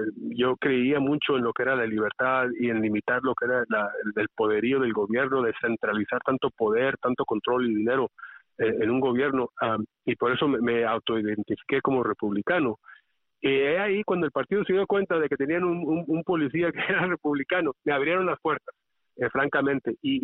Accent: California, United States; born there; mi padre era documentado y yo también, como nací en California

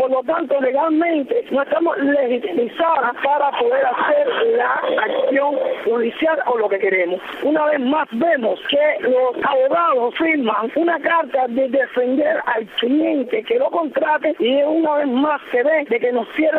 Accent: Cuba; como ciudadanos cubanos que somos

